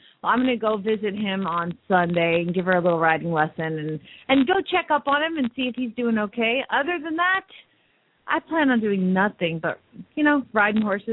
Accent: Phoenix, Arizona, United States; from Phoenix, Arizona

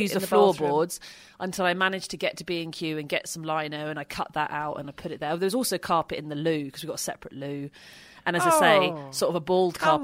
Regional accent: United Kingdom; that's what I've signed up for, being British.

